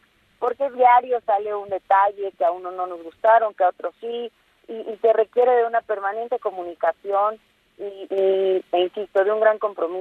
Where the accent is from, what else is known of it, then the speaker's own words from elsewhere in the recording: State of Mexico, Mexico; una vez ganando, todos somos mexiquenses y hay que trabajar y gobernar para todos